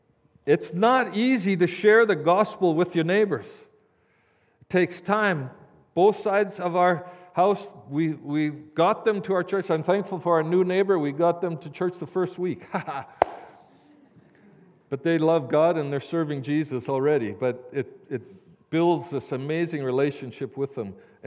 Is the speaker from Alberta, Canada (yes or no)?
yes; Edmonton, Alberta, Canada; We are Canadian. born and raised in Edmonton.